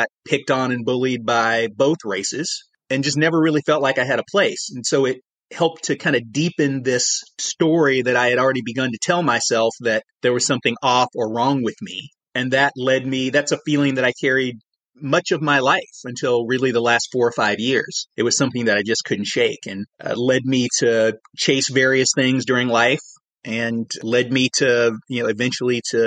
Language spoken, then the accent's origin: English; Tennessee, United States; also born or lived in Georgia; I grew up in Tennessee, lived a big chunk of my life in Georgia